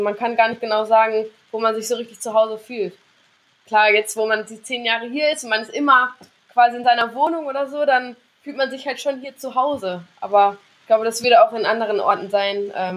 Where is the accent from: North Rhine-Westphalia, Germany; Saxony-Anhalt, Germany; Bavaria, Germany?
North Rhine-Westphalia, Germany; Löhne; Meine Heimatstadt Löhne vergesse ich natürlich auch nicht. Das ist auch immer ein Stück Heimat.